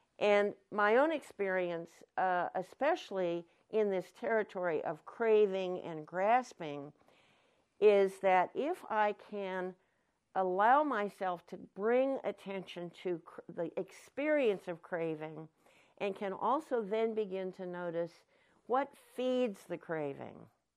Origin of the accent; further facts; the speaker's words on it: California, United States; I said, no, I'm from the Anderson Valley.